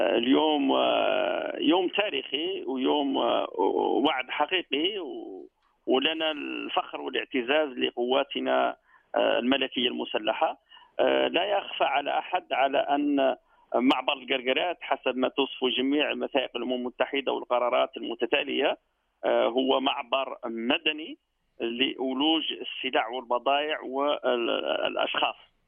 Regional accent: Morocco

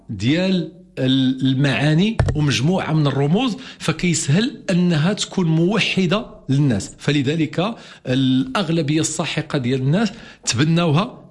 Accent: Morocco

